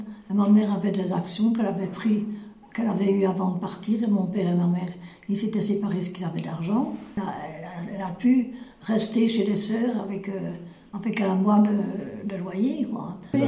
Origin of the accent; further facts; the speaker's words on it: Couvin, Wallonia, Belgium; born there; also born or lived in Luxembourg; Je suis née à Couvain. Depuis 1938, on est agent, à peu près 10 ans avant, j'habitais à Luxembourg.